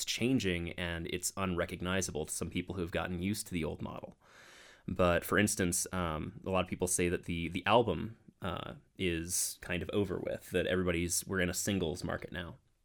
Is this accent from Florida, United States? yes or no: yes; Brooksville, Florida, United States; moved away; And I actually, on my last CD, I wrote a song called … about my hometown.